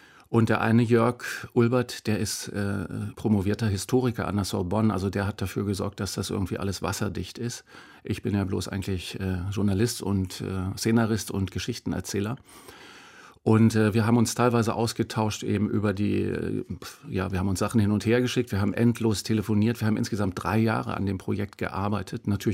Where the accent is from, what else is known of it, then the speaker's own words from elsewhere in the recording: Berlin, Germany; Wir sind alle in West-Berlin aufgewachsen